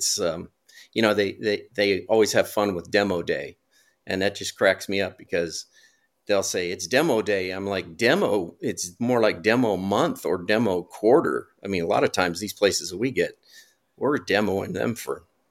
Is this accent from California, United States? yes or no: yes; California, United States; moved away as an adult; now in Tennessee, United States; So I was born and raised in California. We moved to Tennessee about 7 years ago, I think.